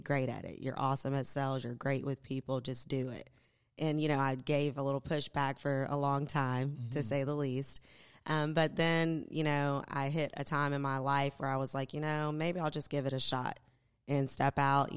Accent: Lexington, Kentucky, United States; But I'm from, born and raised in Lexington.

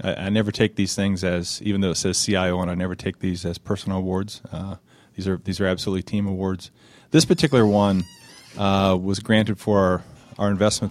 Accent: Ohio, United States; I found one in my home state from Ohio, and decided to stay home, and started my career with NCR.

